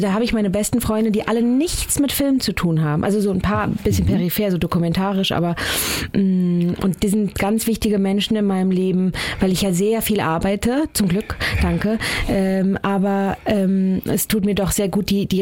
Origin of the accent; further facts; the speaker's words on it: Frankfurt am Main, Hesse, Germany; Ich bin mit 400 Schafen aufgewachsen am Rande von Frankfurt am Main.